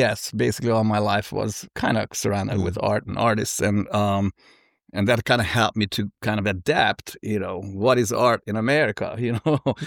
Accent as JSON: {"language": "English", "country": "Hungary", "tie": "born or raised there", "second_language": "English", "moved": "as an adult", "lives_now": "United States", "said": "I grew up in Hungary. You know, I was born and educated in Hungary, and you know, at the time it was a communist country"}